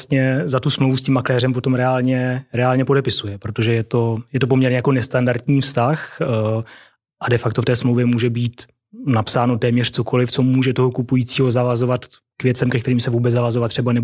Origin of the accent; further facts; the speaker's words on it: Brno, South Moravian Region, Czechia; Já jsem z Brna původem, takže to dobře vím.